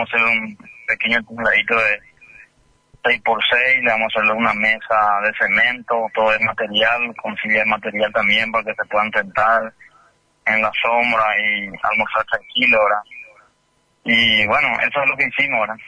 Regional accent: Ayolas, Misiones, Paraguay; tenemos que trabajar todos juntos, como ayolenses, como paraguayos que somos

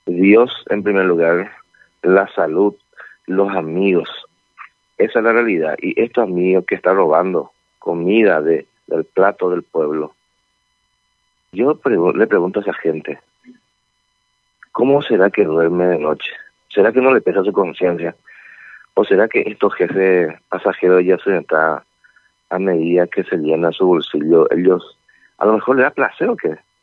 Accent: Paraguay; Duele como paraguayo, como comerciante, duele realmente como paraguayos que somos

